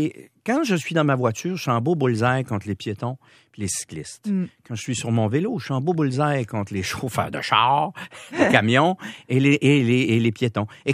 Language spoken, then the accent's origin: French; Longueuil, Quebec, Canada; Longueuil by the beach. Ouais, tu sais, 4-5-0.